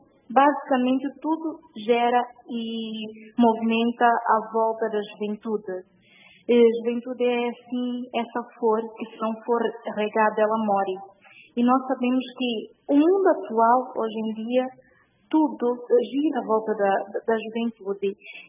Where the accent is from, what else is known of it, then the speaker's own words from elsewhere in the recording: São Tomé & Príncipe; enquanto santomense, de dar a minha voz ao mundo